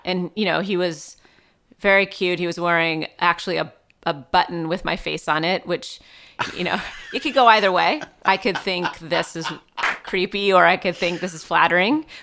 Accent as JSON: {"language": "English", "region": "Washington", "country": "United States", "tie": "born or raised there", "said": "I grew up outside Seattle in the suburbs, and I never really thought like I'm gonna move to LA and try to make it."}